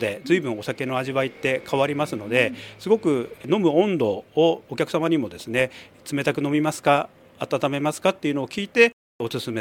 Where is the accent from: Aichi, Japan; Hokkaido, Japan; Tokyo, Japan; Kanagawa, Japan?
Kanagawa, Japan; Fujisawa; 私もずっと藤沢で生まれて育って今も藤沢に住んでおりますが、